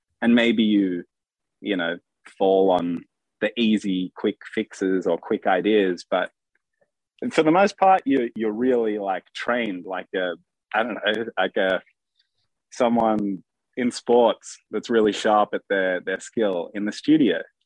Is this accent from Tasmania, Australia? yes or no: no; Sydney, New South Wales, Australia; Like, in Australia, we grew up in Sydney.